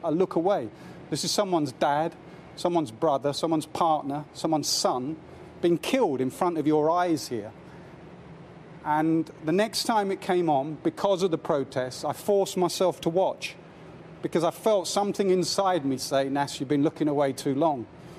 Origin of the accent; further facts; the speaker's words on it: England, United Kingdom; with my surname growing up in South Essex, East London, with an Indian dad and a English mum